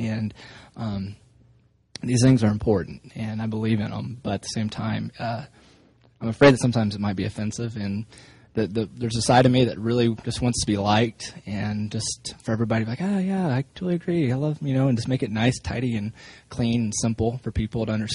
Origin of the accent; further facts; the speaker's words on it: Oklahoma, United States; I mean, I grew up in Oklahoma, and, you know, which is close to Texas